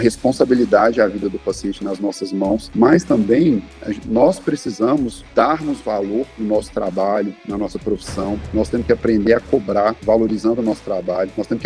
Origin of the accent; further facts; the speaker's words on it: Belo Horizonte, Minas Gerais, Brazil; sou de Belo Horizonte